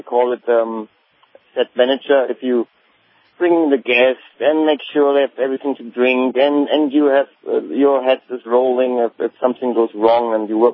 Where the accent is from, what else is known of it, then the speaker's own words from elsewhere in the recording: North Rhine-Westphalia, Germany; also born or lived in Hamburg; I was born in Germany, in Hamburg, actually, but I grew up in Rhine area, Cologne, Düsseldorf.